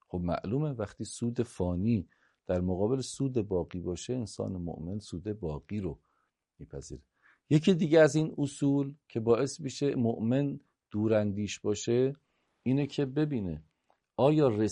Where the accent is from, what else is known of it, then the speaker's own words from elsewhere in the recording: Tehran, Tehran Province, Iran; من عمامه دارم، سرم همه میدونن من روحانی هم دیگه، درسته؟ یا میدونن من اهل تهرانم،